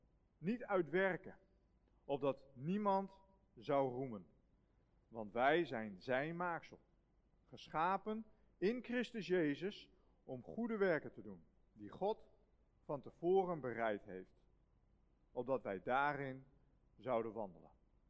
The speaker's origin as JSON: {"language": "Dutch", "region": "Groningen", "country": "Netherlands", "said": "Ik kom uit Groningen."}